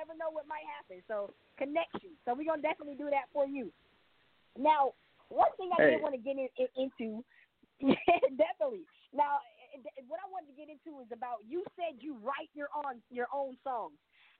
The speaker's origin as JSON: {"language": "English", "town": "Stone Mountain", "region": "Georgia", "country": "United States", "tie": "born or raised there", "also_born_or_lived": "Las Vegas", "said": "I grew up in Stone Mountain, too. I went to Phoenix in high school in Stone Mountain. I live right there in Stone Mountain."}